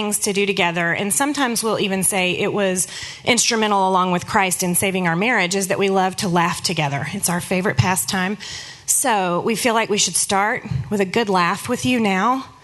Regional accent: Athens, Georgia, United States; So we were born and raised in Athens, Georgia. Go Dogs!

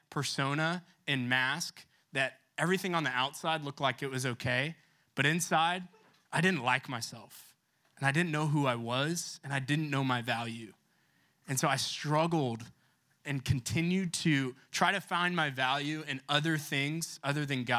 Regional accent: Coppell, Texas, United States; So I grew up in Coppell, Texas. Is anyone from Coppell in here?

